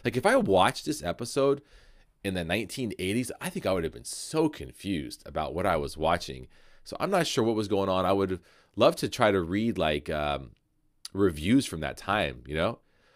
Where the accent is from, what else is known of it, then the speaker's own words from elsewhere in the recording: United States; I'm an American and I've been an American tourist plenty of times.